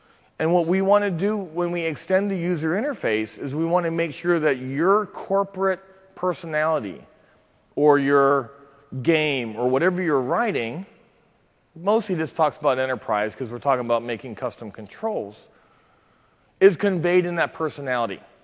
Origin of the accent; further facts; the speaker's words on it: Cincinnati, Ohio, United States; I hail from Cincinnati, Ohio. So if you live out here on the coast, yes, that's flyover country.